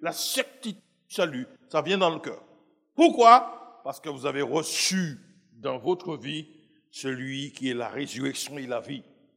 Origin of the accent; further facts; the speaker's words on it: French Antilles, France; comme on dit chez nous aux Antilles, vive la tombe ou après la mort, on verra